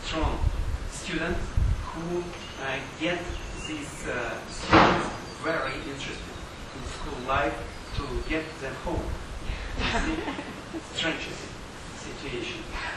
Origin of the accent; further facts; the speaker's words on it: Siberia, Russia; English is a second language; from Russia, from the coldest part of Russia, from Siberia.